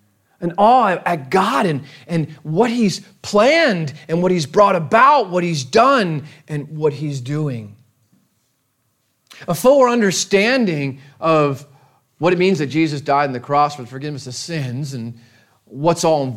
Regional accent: New Jersey, United States; And that's not just because I'm from New Jersey and can speak quickly

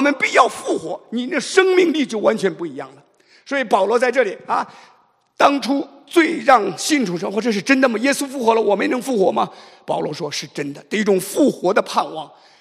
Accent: Henan, China; 我是河南的小伙子啊，农村长大的

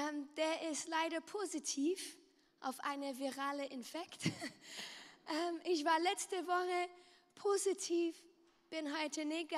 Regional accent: Romandy, Switzerland; German is a second language; also born or lived in United States; now in Germany; ich komme aus der französischen Schweiz. Ich bin in Amerika geboren, deswegen spreche ich eigentlich Englisch und Französisch und ich habe vor 7 Jahren Deutsch gelernt.

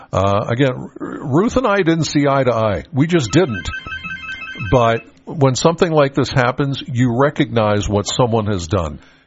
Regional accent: Penns Valley, Pennsylvania, United States; I'm from Penns Valley.

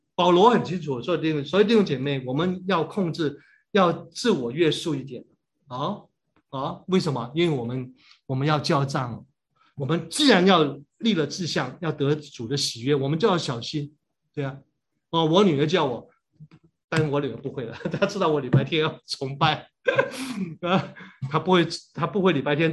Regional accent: Hong Kong; 我在香港牧会这么多年，礼拜六晚上喝喜，我们香港人礼拜六晚上很多人结婚喝喜酒的

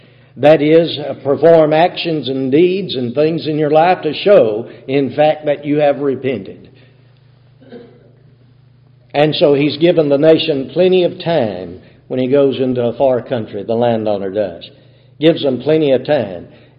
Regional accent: Mississippi, United States; Growing up in Mississippi, I guess you might call us sharecroppers when I was growing up. We'd move from place to place. There's no telling how many places we lived in Calhoun County, Mississippi. We lived from one end of the county to the other.

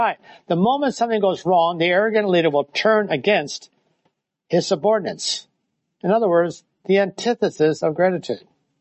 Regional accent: Wisconsin, United States; My hometown in Wisconsin. It was a small one, then it became very big.

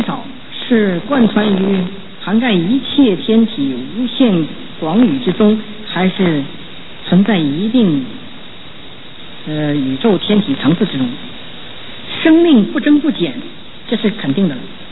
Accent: China; 所以我们中国人呢，文化表面文化也这个深远呢

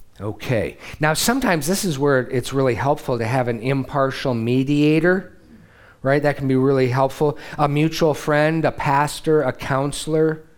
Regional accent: Great Lakes, United States; It was a wonder to me because I'm from the Great Lakes. We got too much water and rain. Everything's green and humid.

